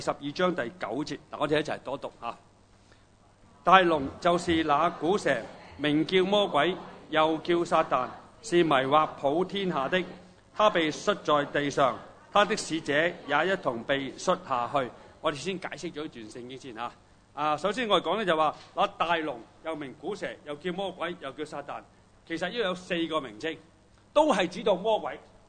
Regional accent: China; 即係我用我係中國人嘅龍先啦嚇。

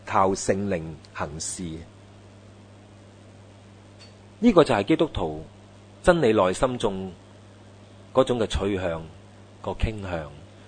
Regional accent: China; 即系我哋中国人嘅话咧，路遥咧就会知马力啊嘛啊。

